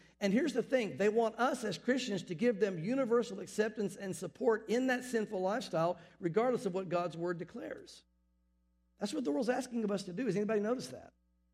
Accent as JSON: {"language": "English", "region": "the South", "country": "United States", "tie": "born or raised there", "said": "growing up in the South, I've seen rude and obnoxious."}